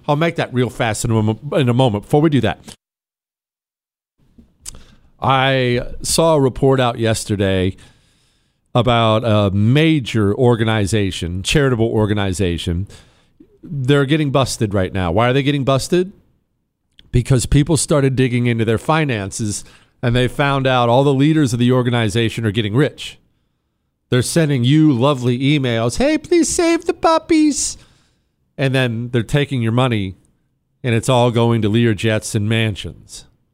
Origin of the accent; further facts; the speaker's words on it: Ohio, United States; I grew up in Northeast Ohio. I experienced this gutting through the 90s and 2000s.